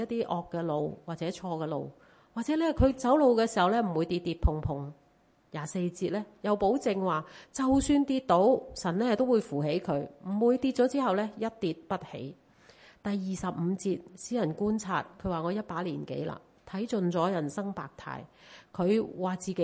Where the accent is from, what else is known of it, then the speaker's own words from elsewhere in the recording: Hong Kong; 今天我们在香港居住，我们有地，有居住的地方呢，是我们香港人梦寐以求的生活。